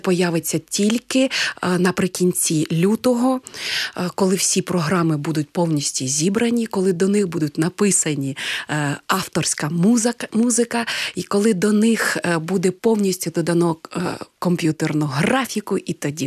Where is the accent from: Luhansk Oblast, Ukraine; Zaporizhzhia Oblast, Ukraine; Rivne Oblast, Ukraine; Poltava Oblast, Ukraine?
Luhansk Oblast, Ukraine; Luhansk; Зрозуміло, що ми теж луганчани